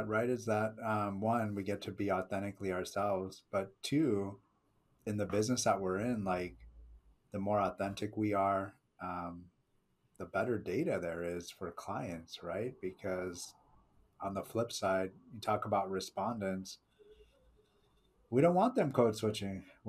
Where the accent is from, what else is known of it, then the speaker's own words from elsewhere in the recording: Simi Valley, California, United States; I grew up in Simi Valley, California, a very not diverse place. So I was code switching for a while.